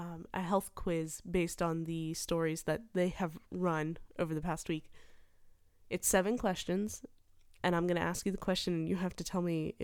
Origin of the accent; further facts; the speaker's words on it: Tallahassee, Florida, United States; now in Lafayette, United States; We grew up in Tallahassee, Florida.